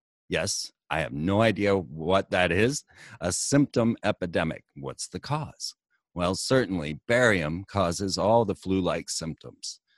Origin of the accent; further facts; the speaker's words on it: Orlando, Florida, United States; Now, growing up in Orlando, watching many, many rocket launches